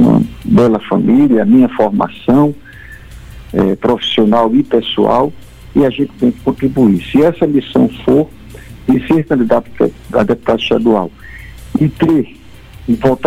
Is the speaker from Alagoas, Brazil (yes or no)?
yes; Palmeira dos Índios, Alagoas, Brazil; Eu sou de Palmeira, nasci em Palmeira, na maternidade